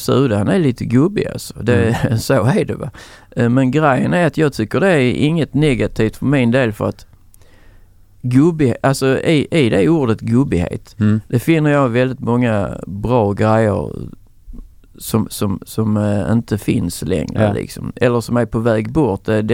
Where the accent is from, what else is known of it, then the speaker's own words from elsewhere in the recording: Skåne, Sweden; accent: Old Scanian; Jag brukar säga att jag är tvåspråkig. Jag pratar både gammelskånska och svenska.